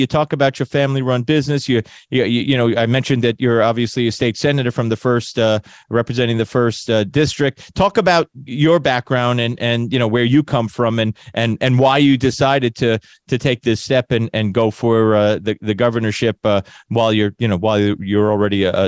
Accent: New York, United States; But I'm a New Yorker, and it's happening to a lesser extent in New York as well.

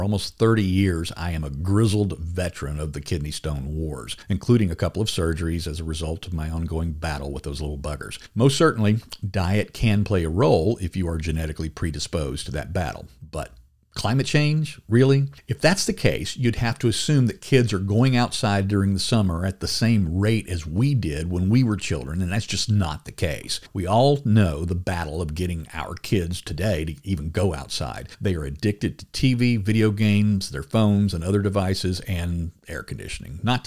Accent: Louisiana, United States; by the time I was 12, we were doing that with our .22 rifles down at the pond or the bayous in my home state of Louisiana.

